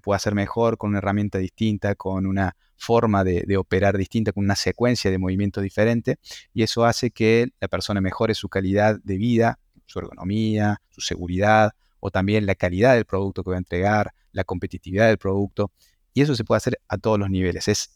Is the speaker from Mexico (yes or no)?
no; Córdoba, Argentina; accent: Cordoban; Soy de Córdoba, como se escucha en la tonada.